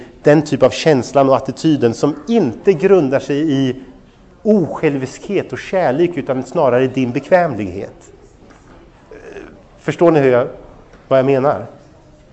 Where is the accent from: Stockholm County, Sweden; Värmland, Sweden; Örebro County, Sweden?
Örebro County, Sweden; Örebro; moved away as an adult; När jag flyttade hemifrån och flyttade till Göteborg för att studera där nere, så jag kommer från Örebro då